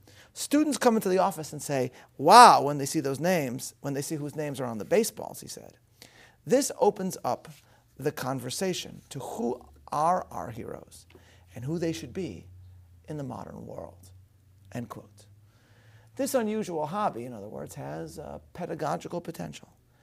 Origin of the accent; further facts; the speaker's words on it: Chicago, Illinois, United States; my hometown of Chicago